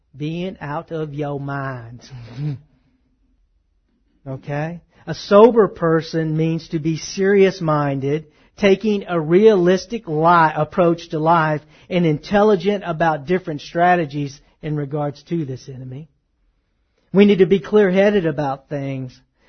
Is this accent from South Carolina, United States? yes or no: no; Texas, United States; see, I grew up in Texas. No one ever had to tell me to watch out for snakes.